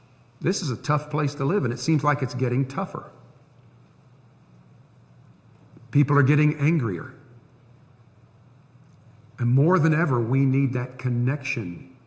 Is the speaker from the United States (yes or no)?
yes; Tampa, Florida, United States; You know, I grew up in the city. I grew up in Tampa.